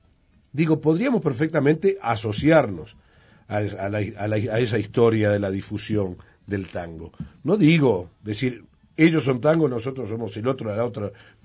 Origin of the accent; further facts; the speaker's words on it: Uruguay; le digo, no, soy uruguayo. Canto tango argentino.